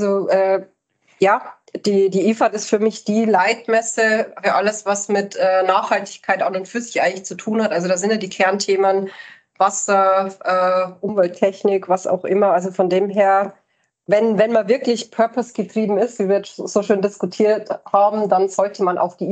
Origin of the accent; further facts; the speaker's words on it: Bavaria, Germany; ich komme aus der Oberpfalz, da ist man auch sehr bodenständig